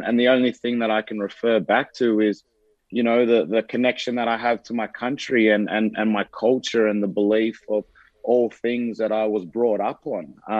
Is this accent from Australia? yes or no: yes; Australia; everyone coming together and being as one as Australian. And I think that's what I carry when I put on the green and gold.